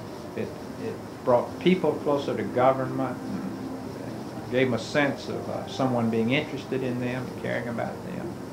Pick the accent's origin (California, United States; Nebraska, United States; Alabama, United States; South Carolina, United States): Alabama, United States; Decatur; I know we had seen it in my hometown, and Decatur didn't get a new industry until 1948, I suppose.